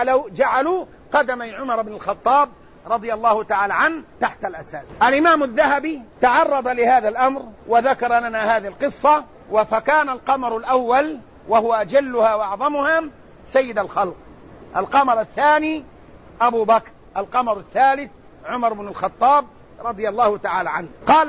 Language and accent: Arabic; Hejaz, Saudi Arabia; هذا النداء ليس في طيبة فقط ولا في بلدي الحجاز فقط